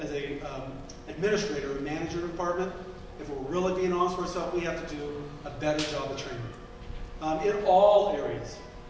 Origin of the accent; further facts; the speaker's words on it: California, United States; I was born and raised in the East Bay.